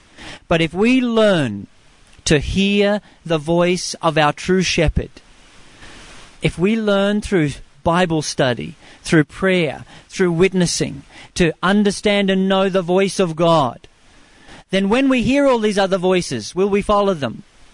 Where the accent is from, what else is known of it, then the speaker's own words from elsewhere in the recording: Australia; growing up in Australia, we had sheep stations, so we had always had thousands of sheep.